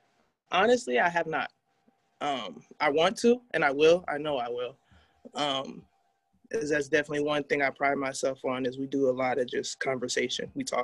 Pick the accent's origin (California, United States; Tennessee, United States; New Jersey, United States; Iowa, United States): California, United States; Long Beach; I grew up in Long Beach, so a lot of the things that are coming to the forefront now is stuff that I grew up seeing and hearing about, you know.